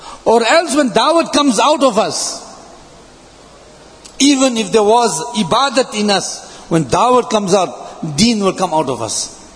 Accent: South Africa; I told him, "No. I'm a Muslim from South Africa."

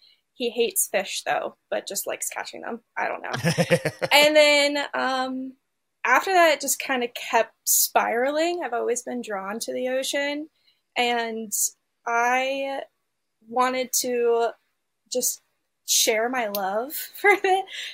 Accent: Sarasota, Florida, United States; So I'm from Florida, born and raised. I grew up in the Sarasota area, actually, and there's a local aquarium there.

